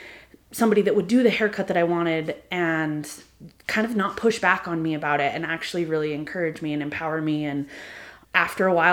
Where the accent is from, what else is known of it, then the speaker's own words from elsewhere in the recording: Price, Utah, United States; I grew up in Carbon County. I grew up in Price. Both sets of my grandparents lived in East Carbon, and I spent a lot of time at my grandparents' house.